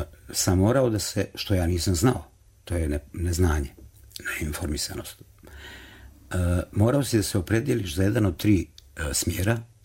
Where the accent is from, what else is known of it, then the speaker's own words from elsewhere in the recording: Novi Travnik, Federation of Bosnia and Herzegovina, Bosnia & Herzegovina; sam početak je bio vezan za moj rodni grad, a to je Novi Travnik